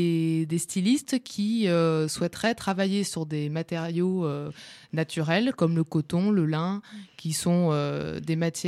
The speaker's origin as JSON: {"language": "French", "town": "Lyon", "region": "Auvergne-Rhône-Alpes", "country": "France", "moved": "yes", "lives_now": "Montpellier, France", "said": "oui, donc moi je viens de Lyon. Je suis arrivée ici à Montpellier où j'ai fait mes études en photographie."}